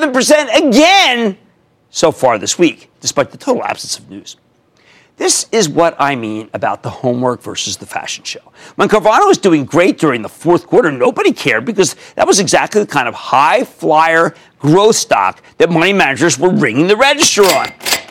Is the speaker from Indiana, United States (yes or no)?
no; Philadelphia, Pennsylvania, United States; accent: Philadelphia; excuse my Philadelphia accent